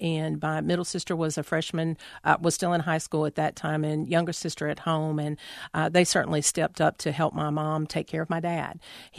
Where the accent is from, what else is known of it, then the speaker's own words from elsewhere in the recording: Charlotte, North Carolina, United States; also born or lived in Monroe / Matthews / Salisbury; I was born in Charlotte, but we really lived in some of the more small communities around Charlotte. As Dad worked for the McDonald's chain, we lived in Monroe and Matthews and Salisbury and other small places.